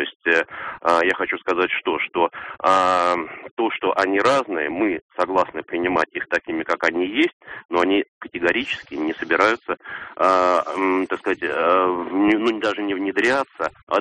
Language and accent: Russian; Saint Petersburg, Russia; Я из Санкт-Петербурга.